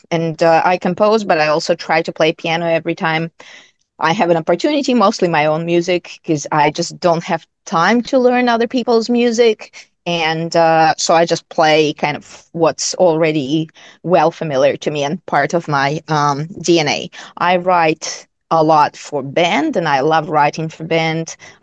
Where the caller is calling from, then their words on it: Brisbane, Queensland, Australia; Yeah, so I'm joining from Brisbane, Australia. It's already future here, and it will always be.